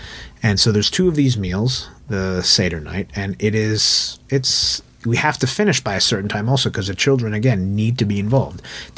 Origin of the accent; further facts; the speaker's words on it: Los Angeles, California, United States; Now, if you're living in Israel, or where I grew up in Los Angeles, it's a lot easier to do that sort of thing.